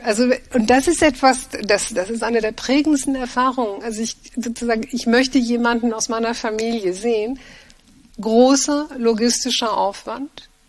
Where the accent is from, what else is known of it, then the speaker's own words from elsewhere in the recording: Germany; Ja, ich bin in Deutschland groß geworden